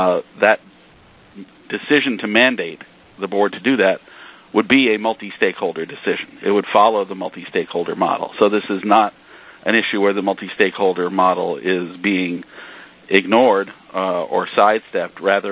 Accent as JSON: {"language": "English", "country": "United States", "said": "while I only possess fluency in one language, which I guess defines me as an American"}